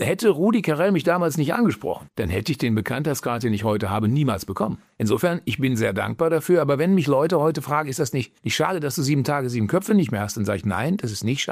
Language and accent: German; Unna, North Rhine-Westphalia, Germany; Ich komme ja ursprünglich aus Unna.